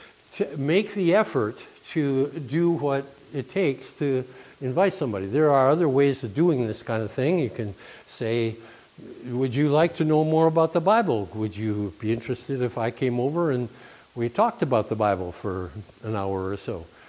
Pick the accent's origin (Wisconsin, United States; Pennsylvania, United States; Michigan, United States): Wisconsin, United States; Allouez; and so we grew up together in Alloway, which is next to Green Bay, Wisconsin